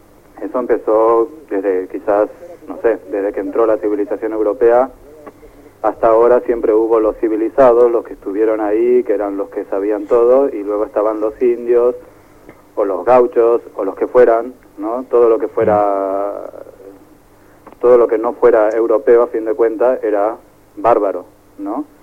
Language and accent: Spanish; Argentina; moved away; nací en Argentina, o sea que viví muchos años ahí